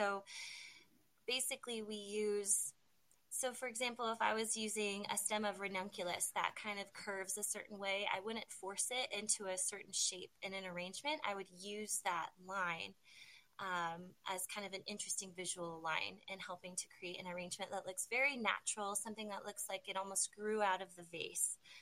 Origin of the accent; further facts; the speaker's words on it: California, United States; So I grew up in Northern California. So my mom is my biggest gardening inspiration.